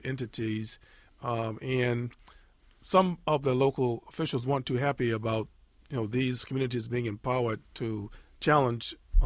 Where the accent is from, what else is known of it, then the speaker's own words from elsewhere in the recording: the South, United States; I'm from the South, so I'm not a critic of the South.